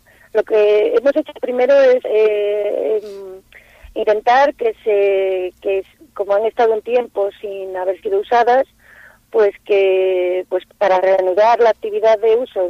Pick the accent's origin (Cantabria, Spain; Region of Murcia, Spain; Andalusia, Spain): Cantabria, Spain; Laredo; los que somos de Laredo ya conocemos la belleza de Laredo y sabemos cómo es su playa, de fina arena, etcétera, los kilómetros de playa, y la disfrutamos.